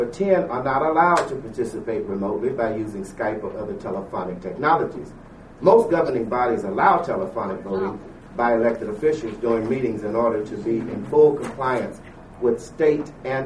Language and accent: English; the South, United States; accent: Southern; So I gave you my little southern accent so it could reinforce that there was an attempt to address this matter.